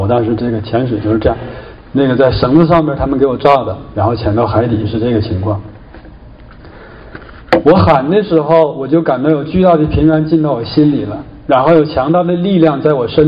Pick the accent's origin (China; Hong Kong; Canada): Canada; 美国人都潜下去了，咱们加拿大人都是头一次潜